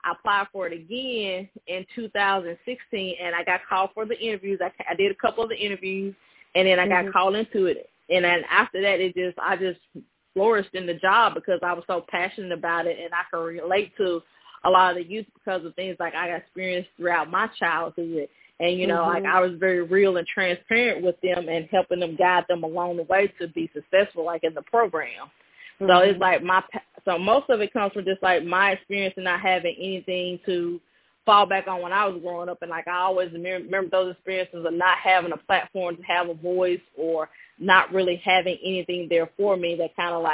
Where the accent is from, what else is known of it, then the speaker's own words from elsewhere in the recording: Water Valley, Mississippi, United States; me as a queer youth growing up in Water Valley, how there wasn't anything for me.